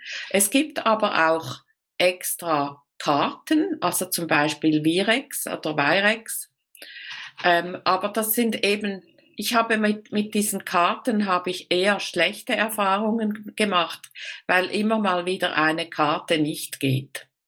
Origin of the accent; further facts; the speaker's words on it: Switzerland; dann gibt es bei uns in der Schweiz gibt es die Plattform Bitcoin Swiss